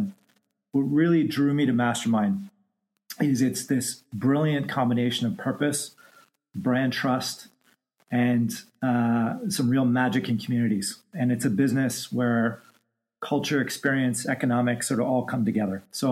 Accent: Bolton, Ontario, Canada; I grew up just north of the city here, a small town called Bolton, where I grew up. I moved all over the world supporting retailers, but Toronto and the greater Toronto area is home for me.

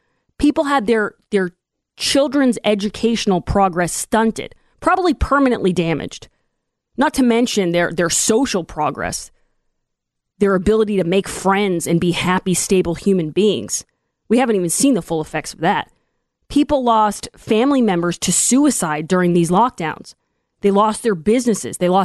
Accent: Ireland; I'm a pretty forgiving person. I really don't hold a grudge, especially for being an Irish woman.

